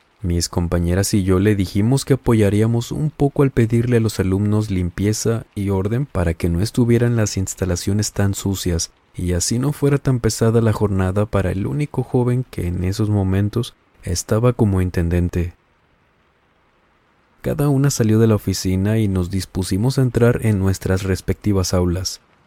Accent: Celaya, Guanajuato, Mexico; en una universidad particular de mi ciudad natal, Celaya, Guanajuato, México.

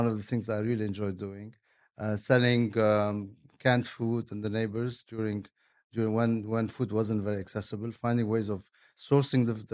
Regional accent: Beirut, Beirut Governorate, Lebanon; I grew up in Beirut.

